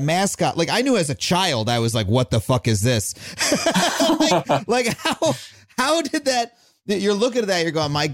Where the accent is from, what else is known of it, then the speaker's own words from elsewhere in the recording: New York, United States; I grew up on the East Coast. I grew up on Long Island.